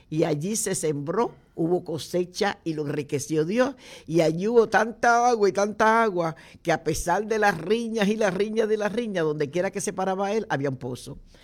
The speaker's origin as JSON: {"language": "Spanish", "town": "Lares", "country": "Puerto Rico", "said": "¡yo soy boricua! Para que tú lo sepas. Eso es así. Y en Lares"}